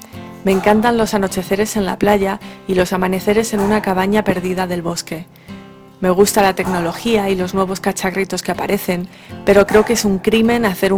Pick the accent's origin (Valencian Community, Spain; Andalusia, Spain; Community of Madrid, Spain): Community of Madrid, Spain; Madrid; soy de Madrid y del Barça. Me agrada mucho el catalán, aunque hablo en castellano, and sometimes I dream in English.